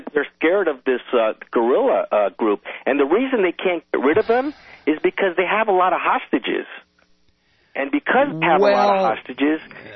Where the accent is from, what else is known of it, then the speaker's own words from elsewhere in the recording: United States; Now, remember, I'm American